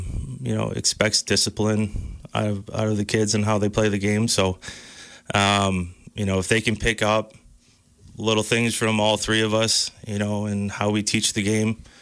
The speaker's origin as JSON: {"language": "English", "town": "Dodgeville", "region": "Wisconsin", "country": "United States", "said": "You know, I come from Dodgeville, so I kind of stay in touch with a lot of the coaches there."}